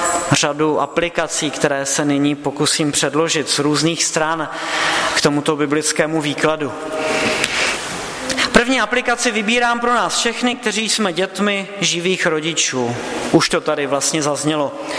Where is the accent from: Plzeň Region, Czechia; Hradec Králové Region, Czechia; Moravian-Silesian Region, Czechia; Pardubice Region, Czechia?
Moravian-Silesian Region, Czechia; Český Těšín; moved away; se celá rodina v případě potřeby přesunout zpátky do Českého Těšína, odkud pocházíme. Na to jsme tady už příliš zakořeněni.